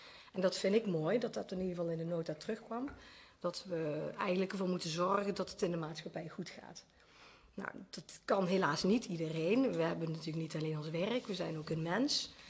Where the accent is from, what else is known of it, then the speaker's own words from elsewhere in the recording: North Brabant, Netherlands; moved away; Ik kom uit Brabant van oorsprong en ik woon sinds ruim een jaar in deze gemeente.